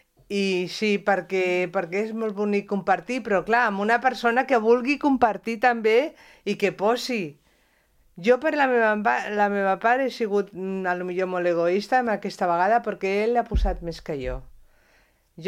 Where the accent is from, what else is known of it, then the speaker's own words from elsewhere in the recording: Catalonia, Spain; also born or lived in Santander; jo vaig néixer a Santonya, a Santander, però tenia 2 anys i ja estava aquí, o sigui que jo sóc catalana.